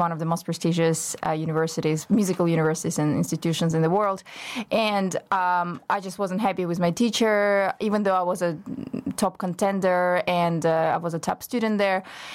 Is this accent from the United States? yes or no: no; Russia; now in Canada; I was born and raised in Russia, so it was my, let's say, home country, even though I never felt at home there.